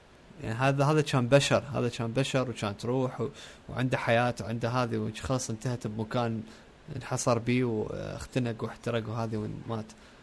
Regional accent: Iraq; moved away; بس أنا شفت مثلا قبل يعني طلعت من العراق بال 2006

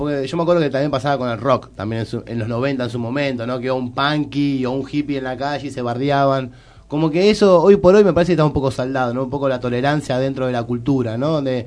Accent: Paso del Rey, Buenos Aires Province, Argentina; yo soy de Paso del Revete también

